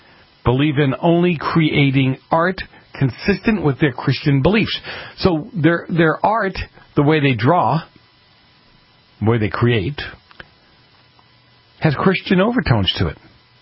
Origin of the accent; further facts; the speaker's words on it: Massachusetts, United States; accent: Boston; that's my Boston accent kicking